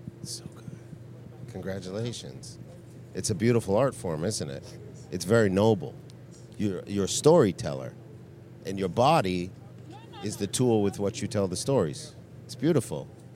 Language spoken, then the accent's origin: English; Canada; moved away; I'm an immigrant. I moved here from Canada.